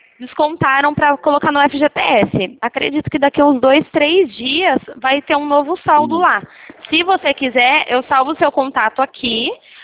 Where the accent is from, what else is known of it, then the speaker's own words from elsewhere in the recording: Sao Paulo, São Paulo, Brazil; Não, eu sou de São Paulo